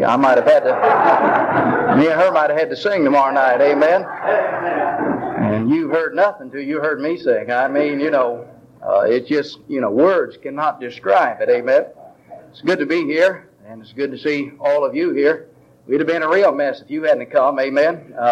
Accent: Ohio, United States; accent: Southern drawl; I'm originally from Ohio, but I've been down south so long, people say I speak with a southern drawl.

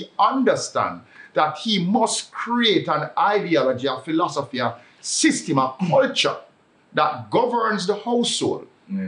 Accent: Portmore, Saint Catherine, Jamaica; I spend most of my younger life growing up in Portmore, but I'm Maxfield, I come from that part of Maxfield.

